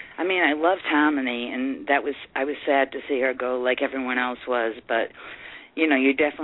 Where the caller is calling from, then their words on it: Revere, Massachusetts, United States; I'm calling from Revere, Massachusetts.